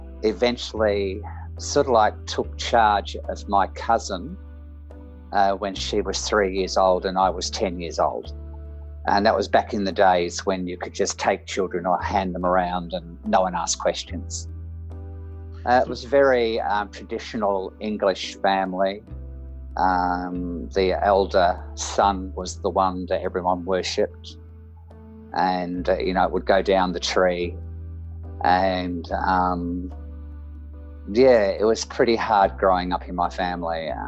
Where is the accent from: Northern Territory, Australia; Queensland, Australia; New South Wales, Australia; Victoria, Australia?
Victoria, Australia; Melbourne; also born or lived in Romford, England; I was born in Romford, Essex, just outside London in the UK, in 1956, and with my family we emigrated to Melbourne in May 1960, and so I've been here ever since. So it's virtually 60 years in Australia and 3 years in England.